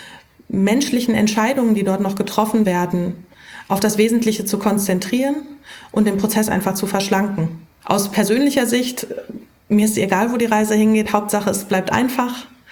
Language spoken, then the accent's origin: German; Dortmund, North Rhine-Westphalia, Germany; ich jetzt hier habe natürlich das Dortmunder Stadion im Kopf als Dortmunder.